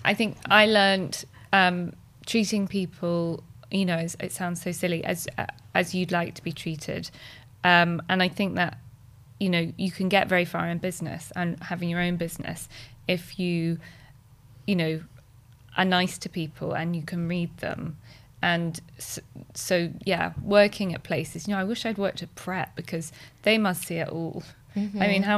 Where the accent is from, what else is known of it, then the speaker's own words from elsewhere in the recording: Scotland, United Kingdom; now in London, United Kingdom; I'm not from London, I'm from the Scottish borders.